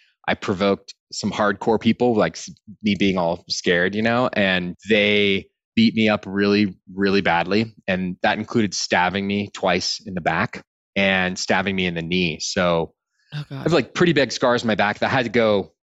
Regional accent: Austin, Texas, United States; I mean, I grew up in Austin, Texas and it was, I don't know if maybe it's because like the university culture there.

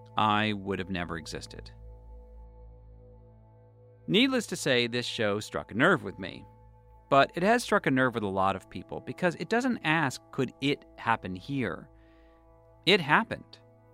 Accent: Boston, Massachusetts, United States; I'm Jewish, and I grew up in Boston. I don't usually talk about those two things at the same time, but growing up Jewish in Boston was interesting.

